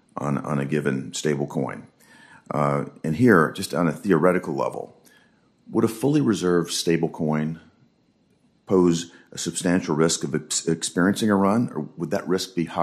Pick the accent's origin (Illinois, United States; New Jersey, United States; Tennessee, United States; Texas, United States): Tennessee, United States; I hail from Tennessee. We have a wonderful state system there